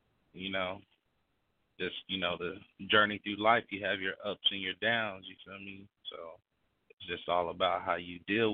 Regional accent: Utah, United States; I got a lot of white friends because, like I say, I grew up in Utah, man.

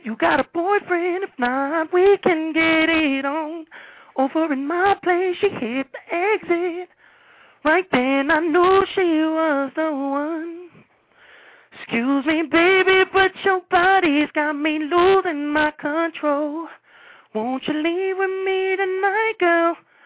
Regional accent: Miami, Florida, United States; Yeah, I'm from Miami, bro.

